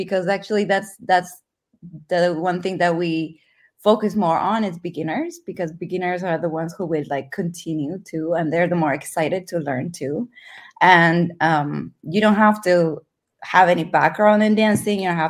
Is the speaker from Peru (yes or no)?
yes; Lima, Peru; moved away as an adult; also born or lived in California; I'm from Lima, yes. Born and raised. Lived there, went to high school there. And when I turned 18, I moved to California, where my dad was, to go to college.